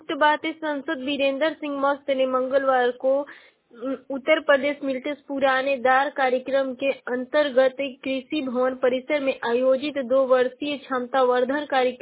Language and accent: Hindi; Ballia, Uttar Pradesh, India; और मैं बलिया जिले की निवासी हूँ।